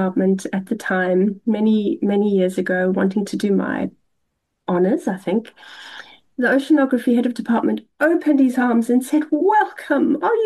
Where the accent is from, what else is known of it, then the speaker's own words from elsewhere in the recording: Cape Town, Western Cape, South Africa; growing up in Cape Town. The ocean and the mountains are really an integral part of my life. And I've always felt a little bit lost when I'm not close to the ocean or the mountains.